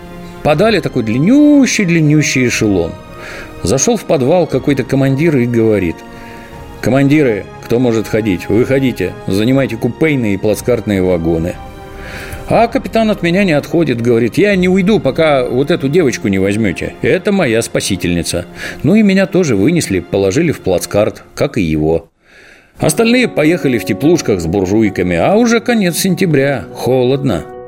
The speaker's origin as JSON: {"language": "Russian", "town": "Nizy", "country": "Ukraine", "tie": "born or raised there", "said": "А на левом, прямо напротив, стоит село Низы, откуда я родом."}